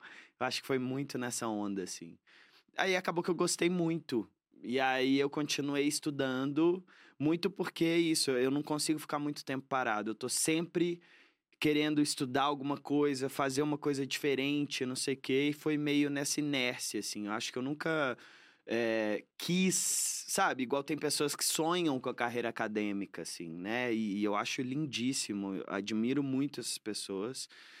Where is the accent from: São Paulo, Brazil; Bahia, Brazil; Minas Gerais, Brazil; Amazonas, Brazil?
Minas Gerais, Brazil; Eu sou de Minas, pessoal conservador e tudo mais.